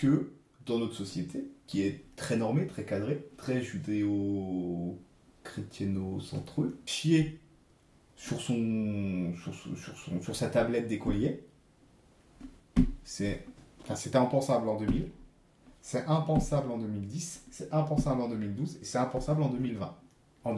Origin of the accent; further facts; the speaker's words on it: Switzerland; Parce que je suis suisse.